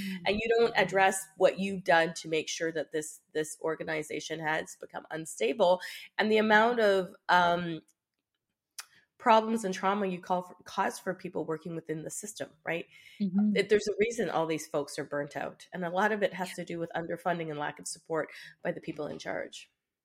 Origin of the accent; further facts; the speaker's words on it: Canada; These are things we pay for as Canadian taxpayers and as citizens.